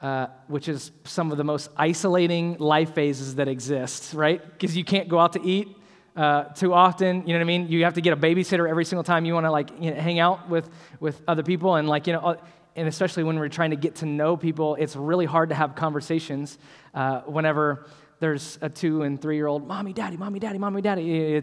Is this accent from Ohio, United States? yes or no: yes; Ohio, United States; I'm from Ohio originally.